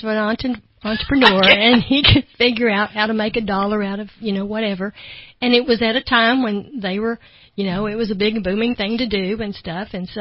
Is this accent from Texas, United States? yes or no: yes; Houston, Texas, United States; also born or lived in Canton; Well, I'm from Houston, Texas. I was born in Canton, which is about 70 miles east of Dallas.